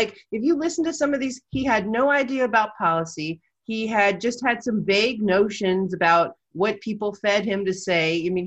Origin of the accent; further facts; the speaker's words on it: Ohio, United States; I vote in Florida, but I grew up in Ohio, in Southern Ohio, which is at the border of Kentucky.